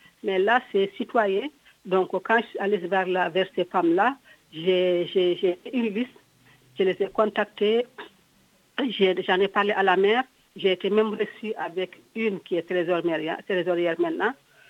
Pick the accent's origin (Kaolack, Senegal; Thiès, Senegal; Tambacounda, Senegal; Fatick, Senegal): Kaolack, Senegal; Je suis de Kaolack, à 191 km de Dakar.